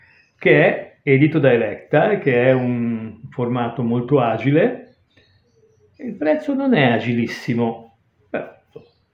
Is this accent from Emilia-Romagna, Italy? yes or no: no; Genoa, Liguria, Italy; perché intanto è in Liguria e io sono genovese.